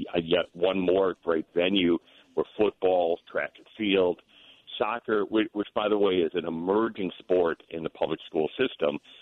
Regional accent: Chicago, Illinois, United States; also born or lived in Wisconsin; where I grew up in the Midwest, in Chicago and Wisconsin

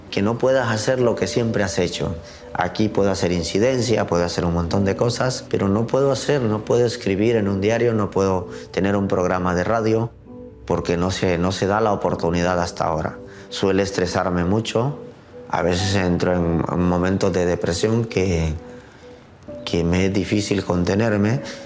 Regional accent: Honduras; moved away as an adult; Tuve que salir de Honduras para salvaguardar mi vida.

